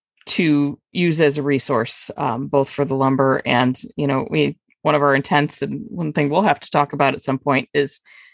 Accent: Flint, Michigan, United States; Oh, trust me. I grew up just outside of Flint.

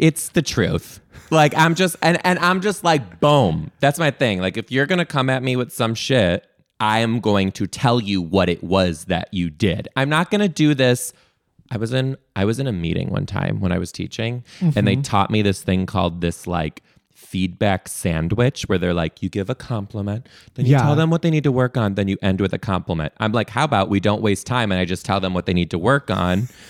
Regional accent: Detroit, Michigan, United States; now in Seattle, United States; Oh, it's taking an adjustment. I'm originally from Detroit. So like when I moved here, I realized that like I'm a little too hard for these people.

